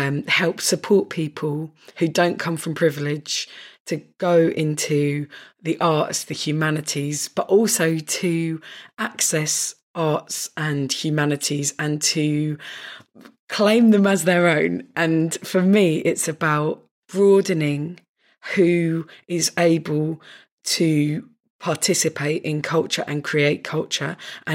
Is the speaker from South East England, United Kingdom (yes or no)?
yes; South East England, United Kingdom; we're both from North Kent and we're both from sort of, I guess, similar class background.